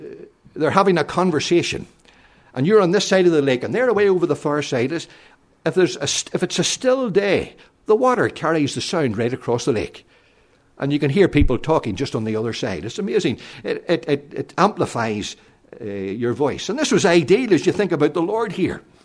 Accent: Enniskillen, Northern Ireland, United Kingdom; also born or lived in Armagh; I was born in Armagh, in a place called The Folly. I'm sure Davy Mitchell knows where that is, being an Armagh man. But We were moved to Enniskillen some years later when my father came home from the Royal Marines.

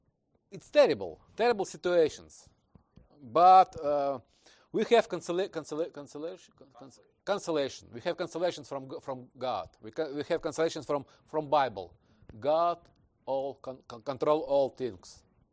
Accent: Russia; now in Texas, United States; I'm Russian Texan. Both. Yeah, I'm Russian, but I'm big, same Texas.

